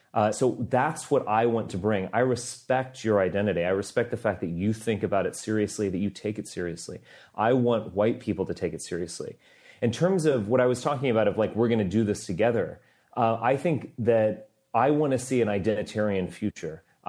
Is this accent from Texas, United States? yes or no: yes; Texas, United States; also born or lived in Massachusetts, United States; I'm a European person. I'm part of this great story of Europe and our history. I was born in Massachusetts. I grew up in Texas.